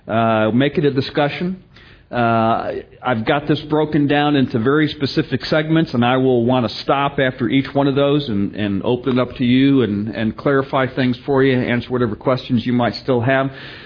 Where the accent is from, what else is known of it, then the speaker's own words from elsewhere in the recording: Chicago, Illinois, United States; I'm originally from Illinois, from Chicago.